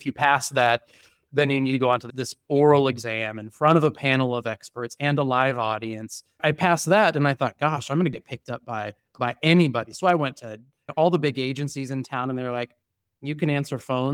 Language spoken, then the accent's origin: English; United States; moved away as an adult; I mean, I'm an American.